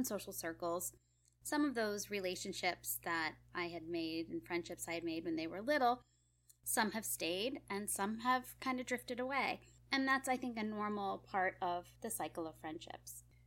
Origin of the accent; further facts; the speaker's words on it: Massachusetts, United States; And where I grew up in Massachusetts, it was the kind of place where you could strike up a conversation with a stranger in the grocery store